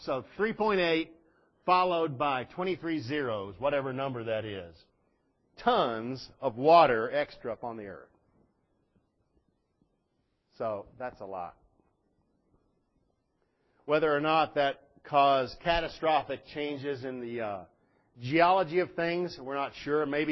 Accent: Texas, United States; I was raised in Texas, okay?

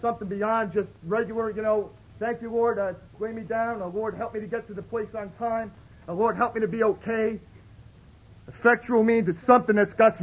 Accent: Brooklyn, New York, United States; I was from Brooklyn. I wasn't from Bronx.

